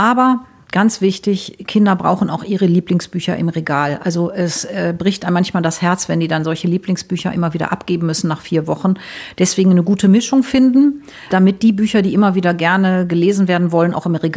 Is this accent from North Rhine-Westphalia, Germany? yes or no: yes; Wuppertal, North Rhine-Westphalia, Germany; ich komme ja aus Nordrhein-Westfalen, aus Wuppertal, die Stadt mit der Schwebebahn